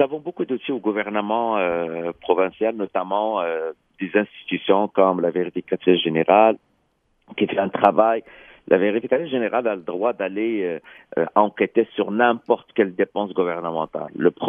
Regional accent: Quebec, Canada; ça nous prend des sacrifices en tant que Québécois.

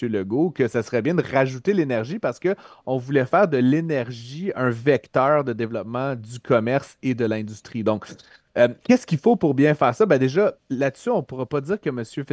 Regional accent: Quebec, Canada; moi, en tant que Québécois

